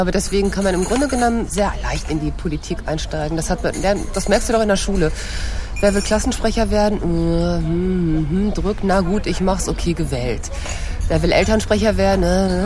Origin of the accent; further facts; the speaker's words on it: Northern Germany, Germany; Das ist doch alles süddeutsche, sind doch alles süddeutsche Flüche. Sowas sagt man doch bei uns im Norden gar nicht.